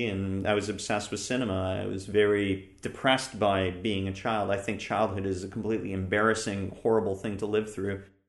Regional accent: Ottawa, Ontario, Canada; Growing up in Ottawa, there was in the suburbs of Ottawa

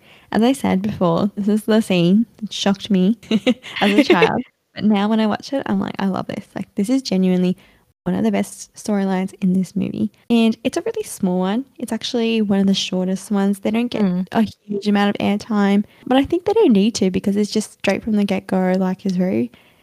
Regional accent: United Kingdom; in America, I would be like a 10 out of 10 because I'm British.

